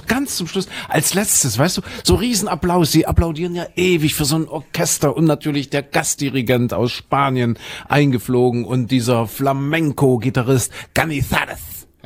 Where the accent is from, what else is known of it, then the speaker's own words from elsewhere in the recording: Köthen, Saxony-Anhalt, Germany; Meine alte Heimat Dessau. Ich komme ja aus Kuhköthen und das ist 20, 15 Autominuten von Dessau entfernt.